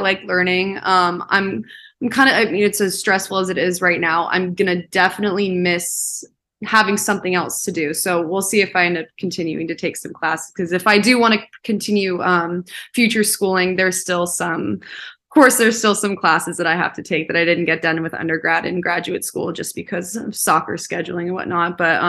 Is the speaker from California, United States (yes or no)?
yes; California, United States; I'm from Southern California, which is concrete and palm trees and beaches, which is different.